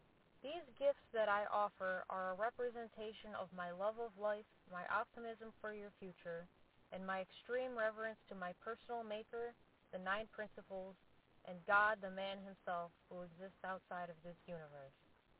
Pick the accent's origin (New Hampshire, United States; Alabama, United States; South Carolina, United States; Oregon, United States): Oregon, United States; I am from Oregon originally. We call ourselves Oregonians.